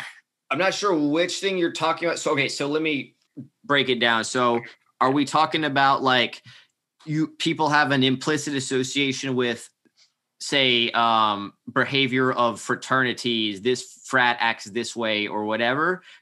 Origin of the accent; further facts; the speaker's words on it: Miami, Florida, United States; I'm from Miami, Florida, friends.